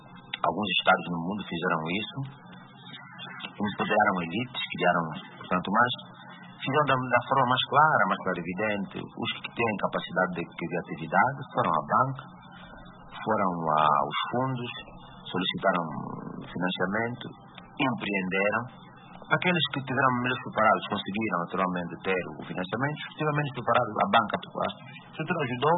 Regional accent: Angola; Somos angolanos

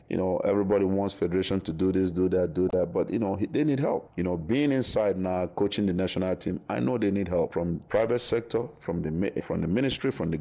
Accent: Nigeria; being that, you know, I'm a Nigerian, knowing that we have to make sacrifices from every angle to move this game forward

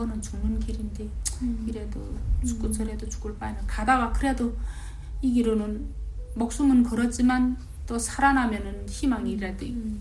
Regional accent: North Korea; 근데 이제 유타에 딱 왔는데 보니까 막 이게 딱 북한이 같은 느낌이 드는 거예요. 북한이 맨 산이죠. 그래서 어떻게 이게 딱 우리 고향에 온 것 같은

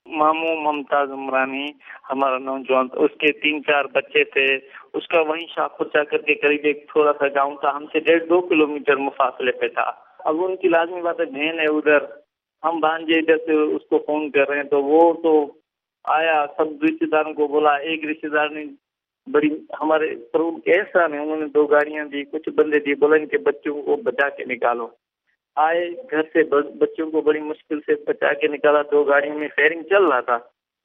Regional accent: Balochistan, Pakistan; now in Sindh, Pakistan; بلوچستان میں ایک اچھے گھرانے سے ہمارا تعلق تھا. … ہم عمرانی قبیلے سے تعلق رکھتے ہیں. تقریباً 2500 سے 3000 ایکڑ زمین ہے ہماری بلوچستان میں.

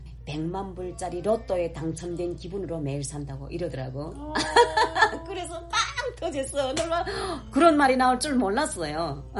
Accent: North Korea; 근데 저는 내가 북한 여잔데 그 고향은 밝히지 않는단 말이에요. 사이트에 그런 건 없어요. 그래가지고 내가 북한 사람인데 혹시 승인하겠는가 이게 우려돼가지고

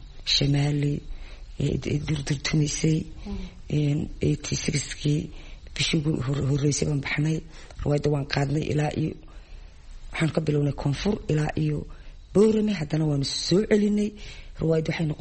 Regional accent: Djibouti; also born or lived in Hargeisa; horta waxaan ku dhashay in Hargeysa waxaan ku koray Djibouti

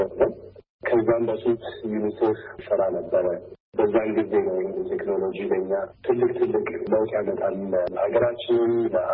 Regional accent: Addis Ababa, Ethiopia; እኔ ያደግኩት አዲስ አበባ ነው።

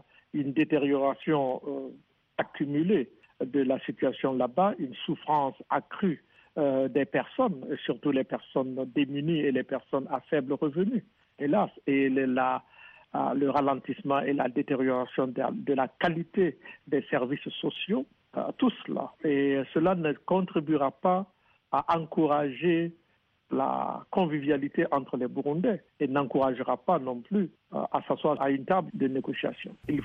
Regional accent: Burkina Faso

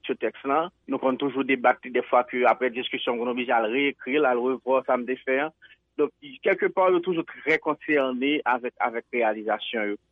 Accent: Haiti; c'est réalité pas nous en tant qu'haïtien.

